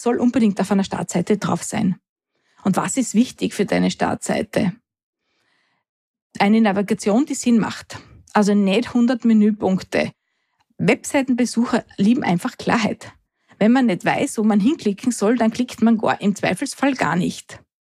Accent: Austria; bei uns in Österreich

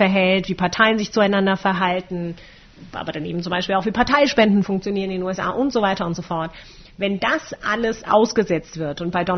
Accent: Germany; ich bin in einer Generation aufgewachsen hier in Deutschland

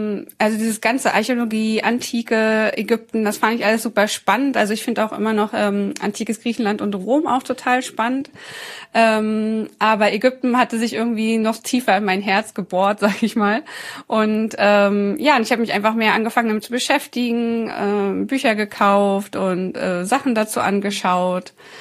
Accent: Schwerin, Mecklenburg-Vorpommern, Germany; Aus Schwerin. Ich komme aus Schwerin, Mecklenburg-Vorpommern.

